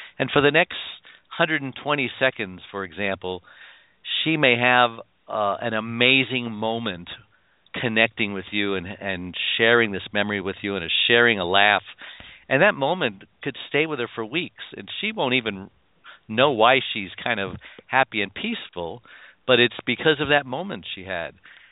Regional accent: New York, United States; We came from New York, so tangerine trees was a novelty.

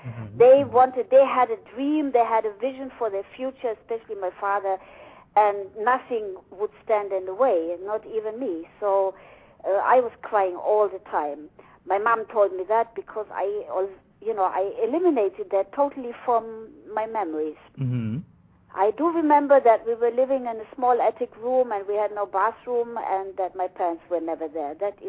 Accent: Germany; I was born in East Germany, communist Germany in those days, and we lived in a small village. It was paradise for a child, you know, hardly any cars.

